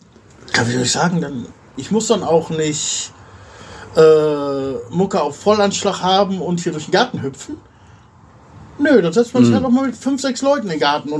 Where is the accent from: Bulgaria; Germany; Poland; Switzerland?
Bulgaria; German is a second language; Ob man denn auch als Bulgarin bei uns auch was kriegen könnte?